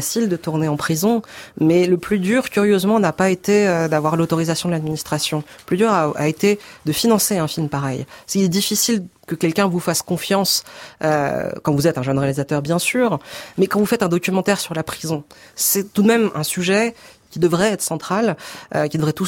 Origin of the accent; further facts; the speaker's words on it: Grand Est, France; je viens de province, je viens des Ardennes, dans un petit lycée, le lycée Vauban. Suite à quoi, j'ai fait une petite prépa de province aussi à Reims